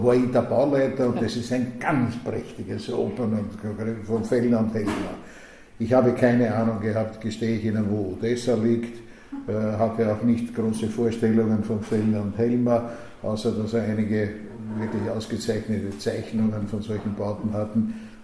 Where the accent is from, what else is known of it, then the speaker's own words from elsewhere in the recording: Vienna, Austria; Ich bin in der Pfarre Lichtental groß geworden